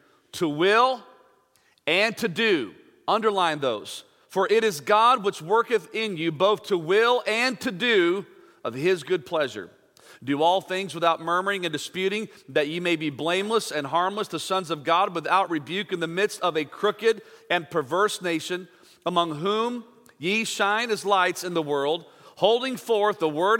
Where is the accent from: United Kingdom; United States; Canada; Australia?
United States; Illinois; Living and growing up near the Chicagoland area, I grew up a Chicago Bears fan.